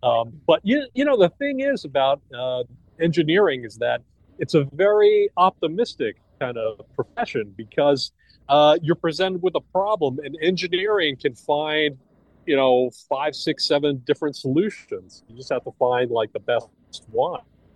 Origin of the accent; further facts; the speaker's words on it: Queens, New York, United States; I'm a native New York. I was born out in Queens, Howard Beach. My earliest memories are hearing the planes landing and taking off at JFK.